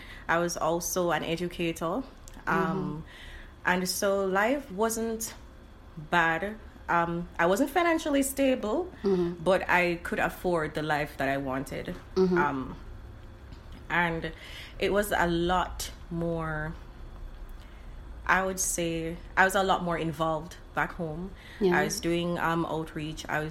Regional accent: Mandeville, Manchester, Jamaica; also born or lived in Kingston; I'm from Mandeville originally. However, I moved to Kingston a few years to attend the University of the West Indies. And I was living there for about... or living in Kingston, to be exact, for about, 5 years?

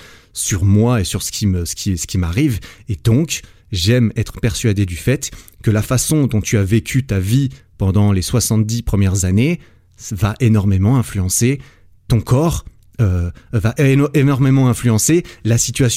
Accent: Switzerland; ne pas avoir à faire l'armée en Suisse, parce que je suis binational, je suis français aussi.

